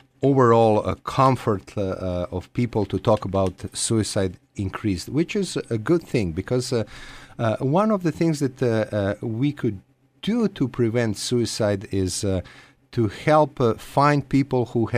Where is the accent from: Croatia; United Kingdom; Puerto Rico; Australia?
Croatia; English is a second language; moved away as an adult; now in United States; I was born and raised in Croatia. I started to work as a psychiatrist there